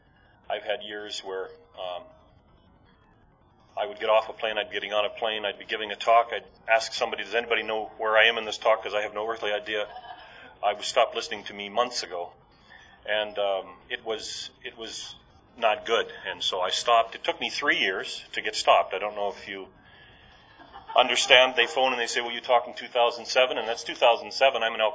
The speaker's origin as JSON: {"language": "English", "country": "Canada", "moved": "yes", "lives_now": "Washington, D.C., United States", "said": "I sobered up in Canada. I am a Canadian. I live in Washington, D.C., watching what you people are doing."}